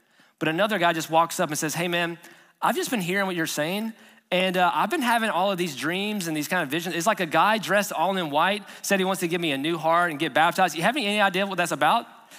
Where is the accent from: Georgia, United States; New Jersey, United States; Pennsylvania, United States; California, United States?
Georgia, United States; So I'm from Georgia. I went to UGA, go Dawgs.